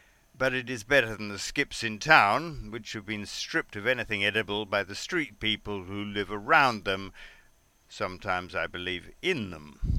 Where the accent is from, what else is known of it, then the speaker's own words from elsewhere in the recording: England, United Kingdom; now in Colombia; It's just as well that I learned early on to say, "I'm English." It explains a lot over here.